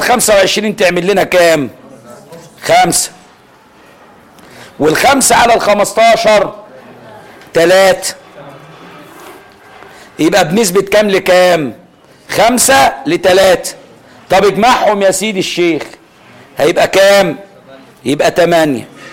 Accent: Egypt; عندنا في مصر خير من ما يشترى من المواشي هو ماشيه الصعيد

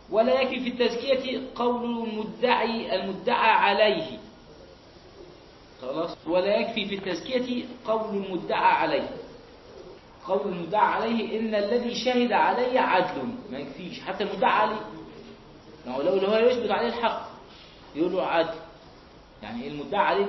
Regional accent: Egypt; أصبح في وقت معين حاجة عندنا في مصر هنا

